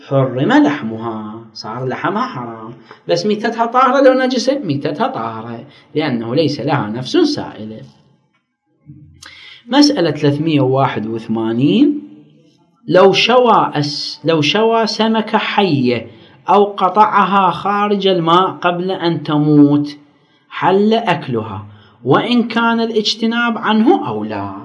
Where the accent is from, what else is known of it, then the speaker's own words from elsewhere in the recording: Nasiriyah, Dhi Qar, Iraq; حتى في البصرة عندنا في الناصرية بالأهوار